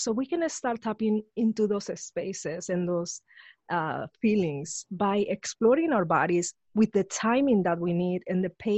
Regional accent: Spain; growing up in Spain was very dramatic for me. I was the only Black person I met until I was 14. Because my dad is from Nigeria, but my mom left him. Mm. So my mom is part German.

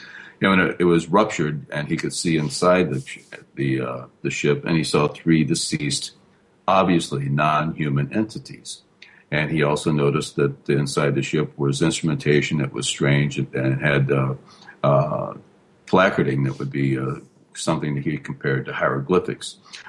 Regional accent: Missouri, United States; moved away as an adult; I was born and raised in Missouri, but I left there when I went to the military. Then when I got out, I came out east, and I really never looked back

